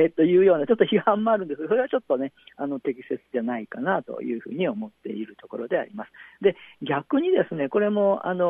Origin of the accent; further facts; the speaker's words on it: Kyoto, Japan; 地元京都で行われていることなんですけども、